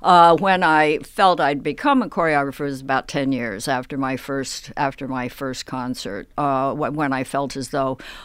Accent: Midwest, United States; I'm a farm girl. I'm from the Midwest, and I grew up on huge open spaces, and I'm comfortable there.

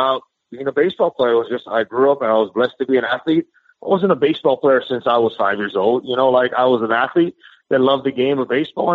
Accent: United States; how lucky I was to come from the United States of America and understand the love and the passion for the game of baseball.

